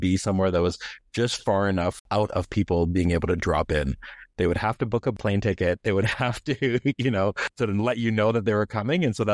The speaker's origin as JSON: {"language": "English", "town": "Calgary", "region": "Alberta", "country": "Canada", "tie": "born or raised there", "said": "You know, Calgary is an amazing place to grow up in, but you need sort of perspective, right? It was a chance to see what else is out there and really experience Canada in a real way."}